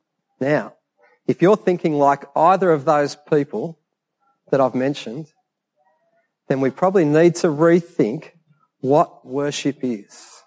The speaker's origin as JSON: {"language": "English", "country": "Australia", "tie": "born or raised there", "said": "I am Australian, born and bred. I hold an Aussie passport"}